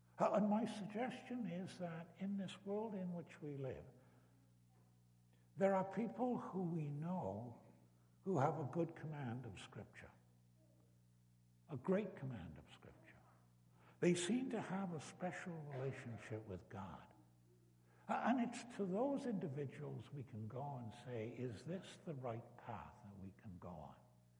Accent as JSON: {"language": "English", "region": "Wales", "country": "United Kingdom", "tie": "born or raised there", "said": "When I grew up in Britain, we were told time and time again from the pulpit that rugby, which is our national sport in Wales"}